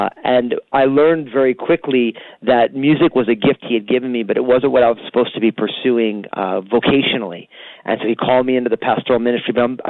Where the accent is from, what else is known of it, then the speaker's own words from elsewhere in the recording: New Jersey, United States; Yeah, so I grew up in New Jersey, so an all Italian kind of culturally Catholic family.